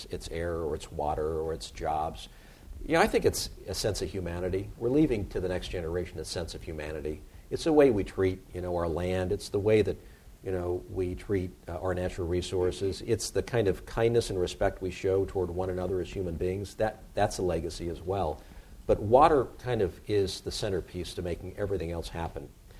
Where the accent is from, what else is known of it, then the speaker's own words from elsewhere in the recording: Los Angeles, California, United States; I used to visit them as a kid from Los Angeles, you know, where I grew up in Studio City.